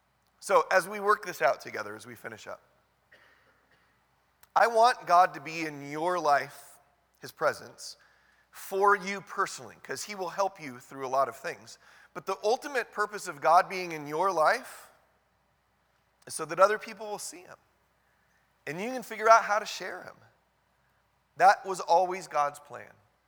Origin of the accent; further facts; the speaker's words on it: California, United States; When I tell people that I'm from Southern California